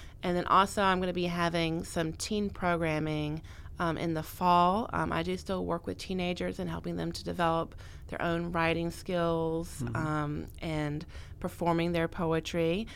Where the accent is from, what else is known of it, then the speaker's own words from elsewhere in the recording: Greenville, United States; I grew up in Greenville, and I remember in downtown Greenville, we had that wonderful library that's got the giant earth in the middle of it.